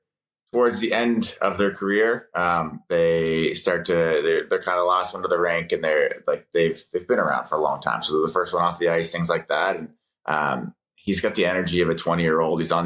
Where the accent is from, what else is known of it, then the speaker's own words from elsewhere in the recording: East Coast, United States; also born or lived in Colorado; I'm from the East Coast and family's out there and stuff. And then I played in Colorado for 4 years.